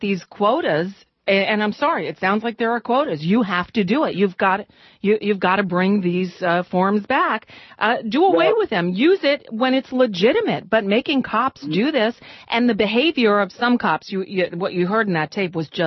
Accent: New York, United States; born there; moved away as an adult; I was born in New York. I actually, after college down here in Florida, went back to New York City, lived and worked there for 5 years before moving out to L.A.

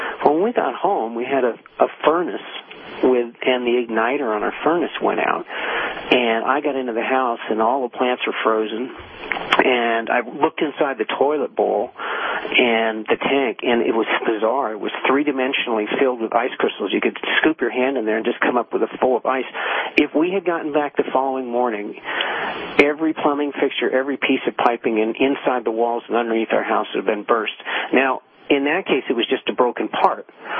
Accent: Vermont, United States; Yeah, I remember in Vermont. I'm from Vermont, and I wasn't there for the super ice storm 10 years ago

